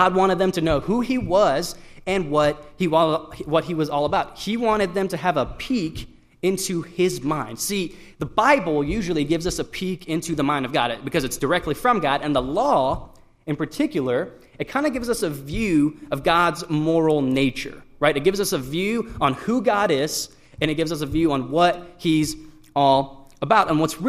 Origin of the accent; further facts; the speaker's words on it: northern Iran, Iran; now in United States; I was born in the Middle East. I was born in central Iran. Traditional Middle Eastern climate where it's very desert-like, it's very dry, it's very hot. And after I was born, my parents moved up to northern Iran